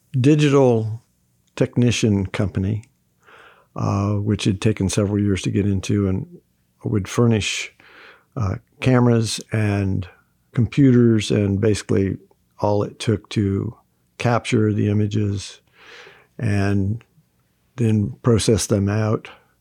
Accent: Indiana, United States; And one of the first things people ask you, well, where are you from? From Indiana.

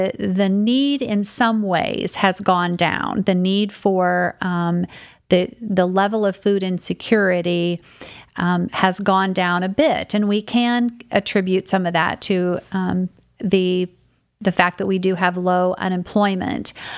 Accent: United States; I'll just give you the experience that I had in my hometown of Grant County

